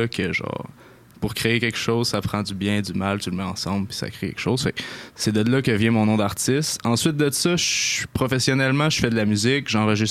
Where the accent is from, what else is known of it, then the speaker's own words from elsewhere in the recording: Saint-Augustin-de-Desmaures, Quebec, Canada; now in Saint-Raymond, Canada; Je viens de Saint-Augustin-des-Morts, man.